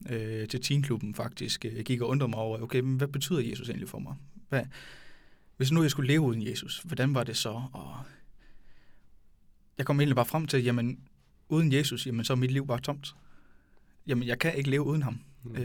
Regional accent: Vejle, Region of Southern Denmark, Denmark; jeg er opvokset nede omkring Vejle, og gået på Lemved skole.

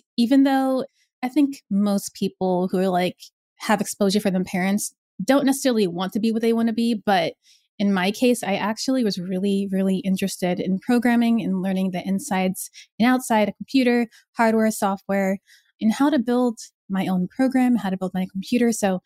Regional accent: Pennsylvania, United States; I grew up in the outside of Philadelphia. So to get more city experience and just to have a nice little change of pace, I moved to Philadelphia and went to Drexel University.

